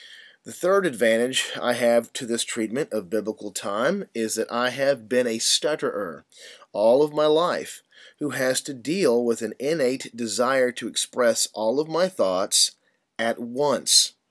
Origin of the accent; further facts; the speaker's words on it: United States; my wife is Chinese while I am an American